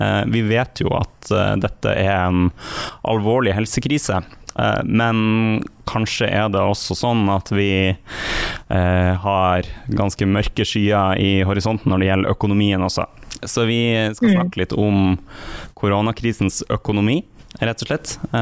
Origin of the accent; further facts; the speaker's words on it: Bodø, Nordland, Norway; Hjemme i Bodø